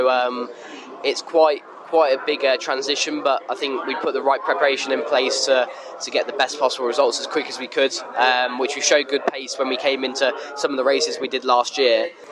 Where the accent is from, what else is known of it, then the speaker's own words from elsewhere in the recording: Midlands, United Kingdom; I'm from the Midlands, in the UK.